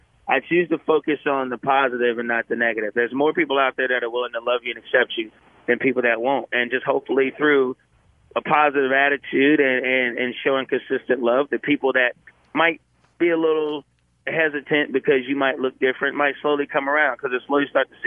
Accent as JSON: {"language": "English", "town": "Milton", "region": "Delaware", "country": "United States", "tie": "born or raised there", "said": "growing up where I grew up in Milton, Delaware, you know, all my dad listened to was country music."}